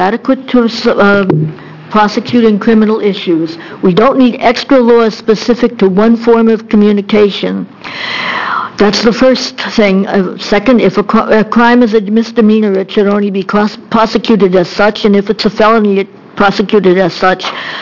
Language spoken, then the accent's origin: English; Corvallis, Oregon, United States; I'm also from Corvallis